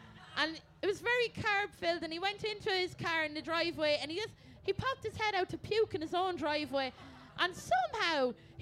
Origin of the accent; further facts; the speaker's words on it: Ireland; And I'd be like, Daddy, I'm Irish. And four of your children are Irish.